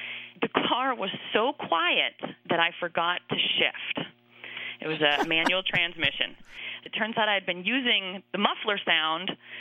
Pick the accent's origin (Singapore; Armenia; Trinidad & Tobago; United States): Armenia; We're from Armenia, Armenian-American.